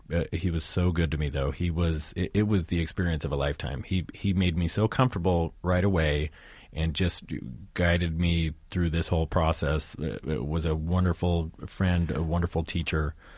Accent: Modesto, California, United States; I'm from California. There's one very funny scene where all the older men of this family are sitting around talking about cars, watching football, and this is a scene that I experienced in my own personal life in Modesto, California, with my grandpa and all his family.

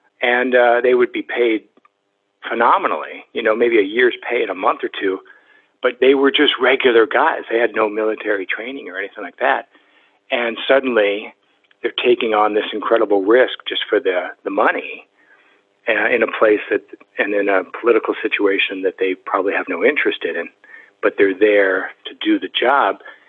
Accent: United States; because I'm an American, people assume or might assume that these guys are Americans

